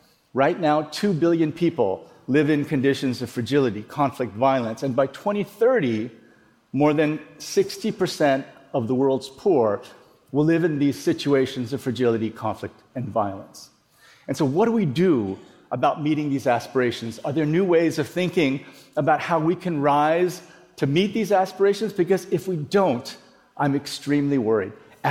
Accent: Iowa, United States; And then we ended up moving to Iowa, of all places. We grew up in Iowa. And in Iowa, we went through the whole course. I went to high school. I went to college.

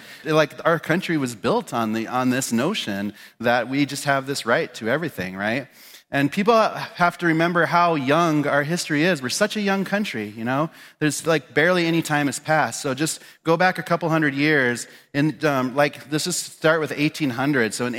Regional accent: Spearfish, South Dakota, United States; also born or lived in Pine Ridge, United States; I grew up in Pine Ridge. I grew up in Spearfish and in South Dakota in the Black Hills. And I started working in a lot of touristy restaurants.

